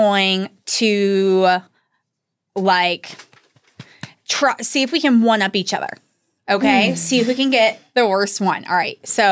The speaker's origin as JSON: {"language": "English", "region": "the South", "country": "United States", "said": "Okay. We're from the South. I got a lot of very religious comments."}